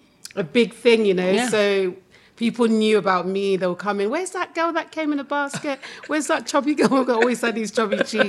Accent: Accra, Greater Accra, Ghana; now in United States; decided that the best option would be to go back to Accra. And actually, it was the best thing because growing up in Ghana was so different when I compare it to my kids growing up in Lubbock

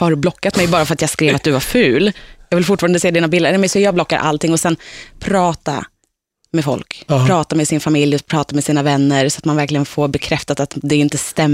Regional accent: Nynäshamn, Stockholm County, Sweden; Från Nynäshamn.

